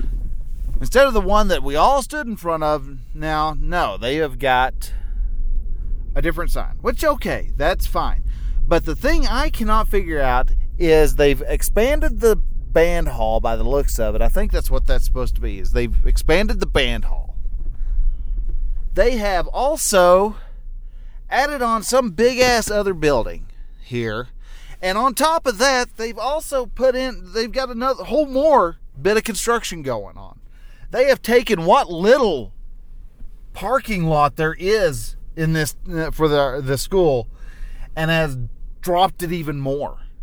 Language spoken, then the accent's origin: English; Sunray, Texas, United States; I am actually in my hometown right now of Sunray, Texas. Yep, you've heard me talk down about this town, and I've come back after not being here for 3 years.